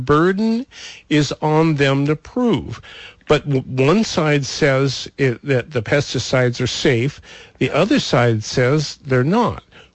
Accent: Montana, United States; I know exactly what you're talking about because I come from Montana, and those high-latitude mountain berries are truly yummy.

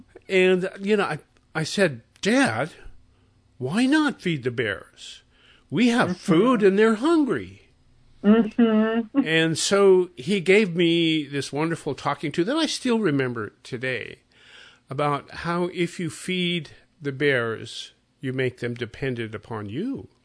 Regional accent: Billings, Montana, United States; You know, when I was a youngster growing up in Billings, Montana, the folks always took … to Yellowstone Park

